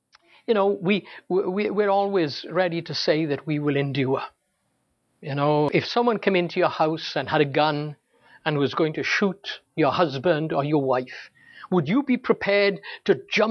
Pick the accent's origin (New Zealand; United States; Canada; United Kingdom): United Kingdom; Wales; I come from Wales. How do you know I come from Wales? Well, my accent gives me away. Although when I go home to Wales, they say to me, you sound really American.